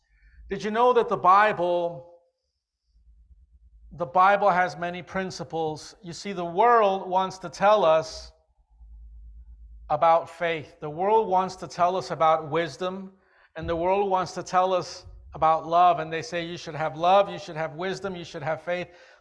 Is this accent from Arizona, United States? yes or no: no; Chicago, Illinois, United States; You know, growing up in the Illinois, Chicago area, When I was 11 or 12 years old, I was in school